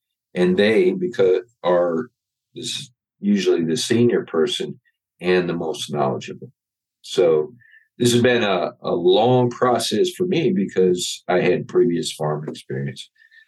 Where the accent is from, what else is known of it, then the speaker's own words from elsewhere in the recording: Michigan, United States; Okay, well, I grew up in Michigan, in the southeastern part, just above Ohio. And I grew up on a 40-acre farm